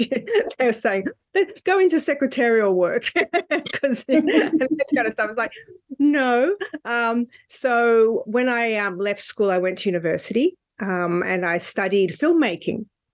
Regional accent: Australia; I'm an Australian author.

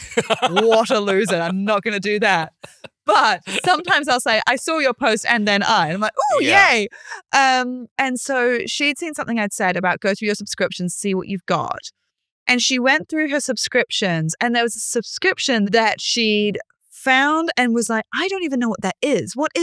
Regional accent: New Zealand; I'm too New Zealander for that anyway.

